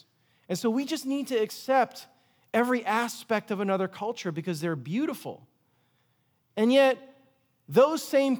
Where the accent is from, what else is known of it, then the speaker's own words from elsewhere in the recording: United States; born there; You know, I was born in America. My parents are immigrants from the Philippines.